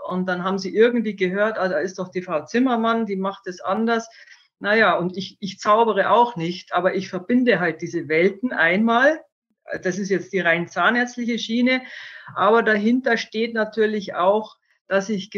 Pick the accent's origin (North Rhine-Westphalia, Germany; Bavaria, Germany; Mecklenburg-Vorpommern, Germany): Bavaria, Germany; Munich; Ich bin in München aufgewachsen und wollte aber dann schon nicht mehr in eine Großstadt.